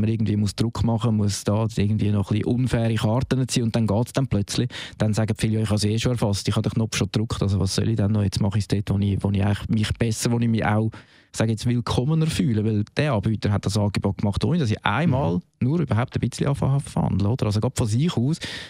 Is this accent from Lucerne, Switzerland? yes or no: no; Zurich, Switzerland; wenn ich irgendwie als Zürcher irgendwie in einer anderen Kantonalbank anrufe.